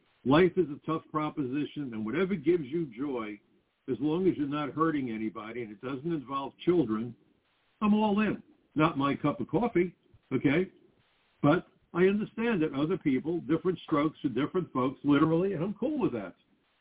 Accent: Brooklyn, New York, United States; I grew up in Brooklyn. If we had a problem, we straightened it out after school in the schoolyard.

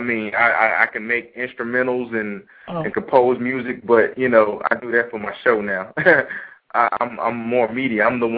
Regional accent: New York, United States; even though I'm from New York, I was traveling, I was military

